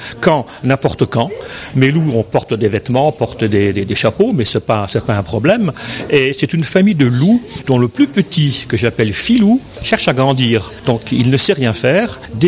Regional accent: Grand Est, France; now in Gap, France; je suis lorrain, donc on avait des loups également en Lorraine qui ont disparu.

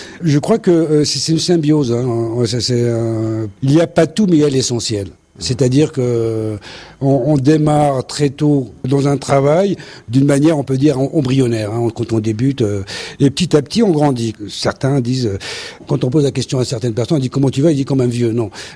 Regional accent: Paris, Île-de-France, France; Moi, je suis parisien, enterré dans Paris, donc je connaissais pas tous ces lieux magnifiques.

